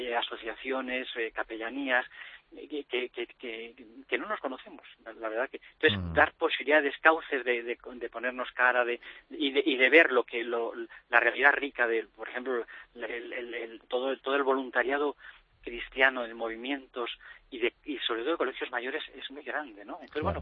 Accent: Madrid, Community of Madrid, Spain; al fin y al cabo somos jóvenes de Madrid

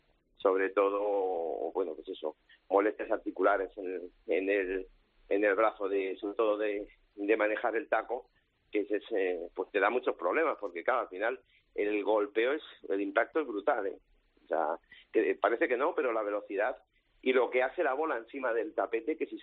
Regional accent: Pamplona, Navarre, Spain; esto es como yo que soy de Pamplona

